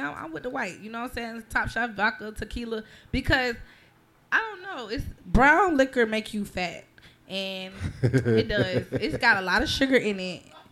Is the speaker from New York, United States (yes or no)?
no; Houston, Texas, United States; born there; And then I was born in Texas, so we already go big or go home anyway.